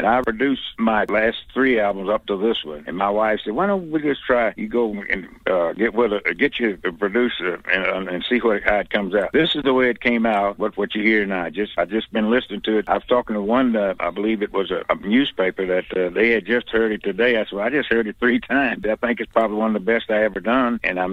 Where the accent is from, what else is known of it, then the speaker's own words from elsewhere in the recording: Sledge, Mississippi, United States; My hometown of Sledge, Mississippi, erected me not a statue